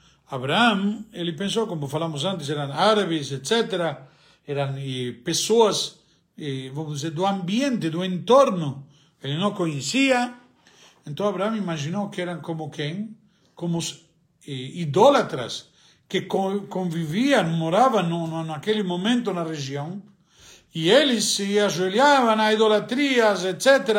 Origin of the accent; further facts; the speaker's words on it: Argentina; accent: Argentine; Portuguese is a second language; now in Brazil; eu não perco meu sotaque de argentino. Mas estou aqui e vou falar em português com todo mundo.